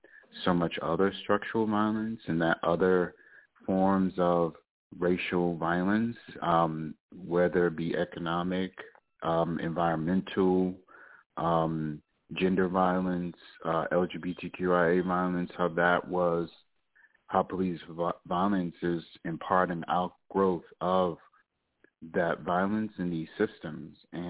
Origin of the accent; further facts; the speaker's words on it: St. Louis, Missouri, United States; I am from North St. Louis, Missouri, right next to Ferguson.